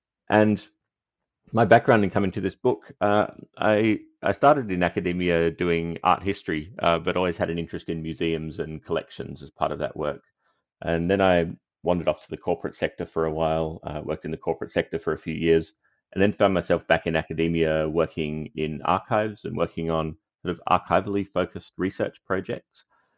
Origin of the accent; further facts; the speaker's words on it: Canberra, Australian Capital Territory, Australia; from Canberra in Australia, and I want to acknowledge that although it's now referred to as Canberra, I'm speaking from Ngunnawal and Ngambri country